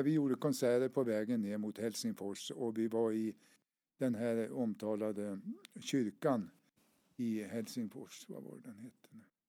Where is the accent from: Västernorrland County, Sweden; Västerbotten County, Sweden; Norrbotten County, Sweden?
Västernorrland County, Sweden; Alnön; då åkte vi hem till min hembygd ute på Alnön